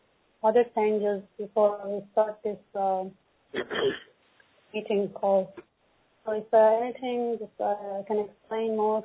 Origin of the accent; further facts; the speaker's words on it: Iran; first language Persian; English is a second language; I'm from Iran. Yeah, my native language is Persian, but yeah, I have my PhD in English language and literature